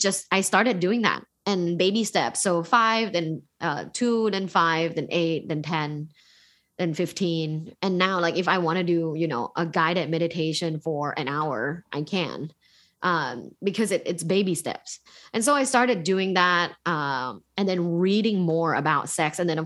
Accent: Thailand; English is a second language; I'm from Thailand, and in Thailand, like a lot of families send their kids to kind of like meditation camps.

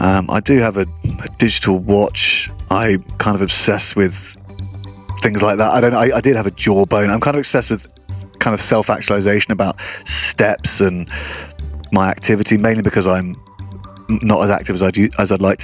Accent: United Kingdom; again, this is me being very British here, but it's all about cricket, so it might not make much sense to half your audience.

